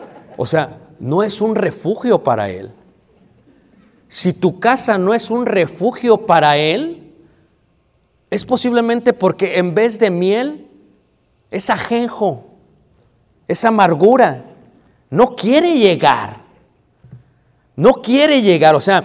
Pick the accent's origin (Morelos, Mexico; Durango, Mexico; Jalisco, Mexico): Durango, Mexico; Es que yo soy de Durango. Y allá no hacemos eso.